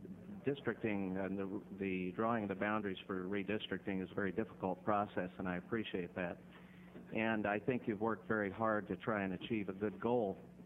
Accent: Portland, Oregon, United States; I grew up in Northeast Portland. I have a strong affinity for Portland.

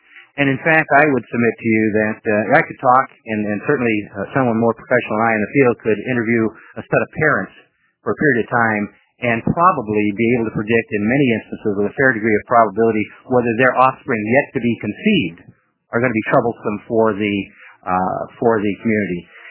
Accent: Salem, United States; And my hometown, Chairman Ryan, certainly is the city of Salem, but it's my office.

